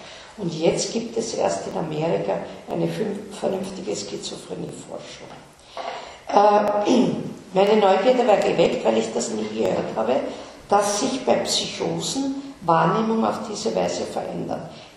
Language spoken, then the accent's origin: German; Austria; Und da sind wir Österreicher, bei uns war kein Jude dabei